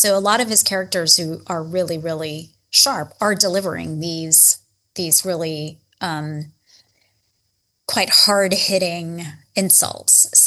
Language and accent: English; Texas, United States; Well, I'm the Texan.